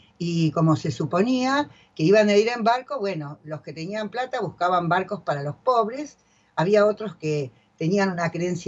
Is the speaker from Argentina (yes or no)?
yes; Buenos Aires Province, Argentina; en mi pueblo no sabíamos ni siquiera que existían los sefaradín. Pero bueno, ese era un pueblito perdido en la provincia de Buenos Aires.